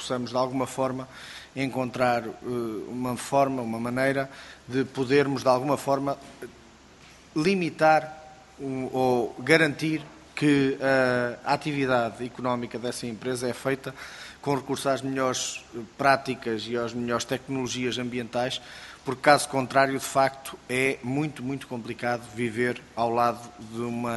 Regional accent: Centro, Portugal; de onde eu venho, no Distrito de Aveiro, também já sofremos na pele situações muito semelhantes

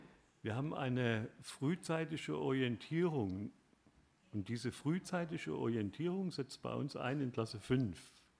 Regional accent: Germany; Und wir als Deutsche, wir haben immer gerade gesagt

